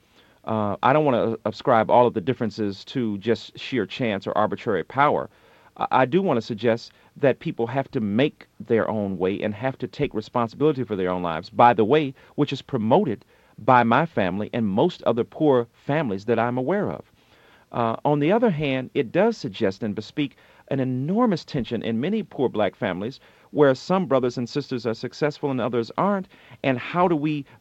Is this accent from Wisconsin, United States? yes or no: no; Detroit, Michigan, United States; I grew up in Detroit during the 60s and 70s when Motown was reigning